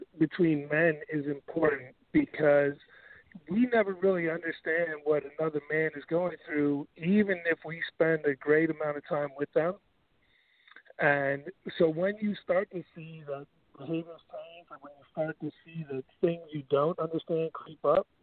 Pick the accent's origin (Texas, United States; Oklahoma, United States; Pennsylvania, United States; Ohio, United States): Pennsylvania, United States; Philadelphia; I'm from Philadelphia